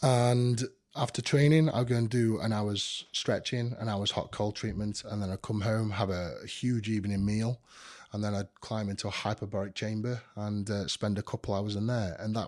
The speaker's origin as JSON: {"language": "English", "country": "United Kingdom", "tie": "born or raised there", "said": "I mean, I've still got base is still in the UK. You know, I still live in my hometown. My family's still there."}